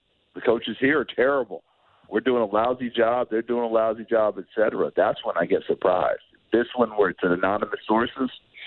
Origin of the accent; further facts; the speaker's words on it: New York, United States; I grew up in New York State. So when I hear Rochester, I get excited about that.